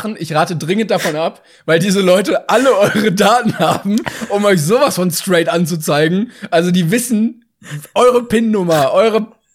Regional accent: Northern Germany, Germany; Allerdings fühle ich mich als Norddeutscher vernachlässigt

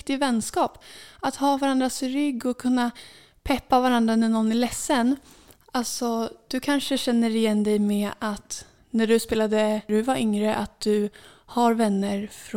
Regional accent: Saltsjöbaden, Stockholm County, Sweden; En sak som jag minns i min uppväxt här i Saltsjöbaden, det var när jag var lite yngre och spelade i Saltsjöbaden basket

